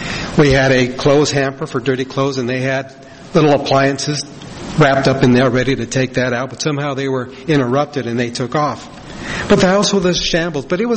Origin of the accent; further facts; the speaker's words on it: Los Angeles, California, United States; You know, as I mentioned, I grew up in Los Angeles. Was in the best part of town.